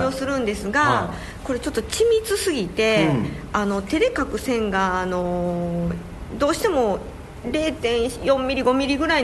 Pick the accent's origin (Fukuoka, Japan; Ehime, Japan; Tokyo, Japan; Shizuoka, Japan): Ehime, Japan; 私あの実は愛媛出身なんですよ、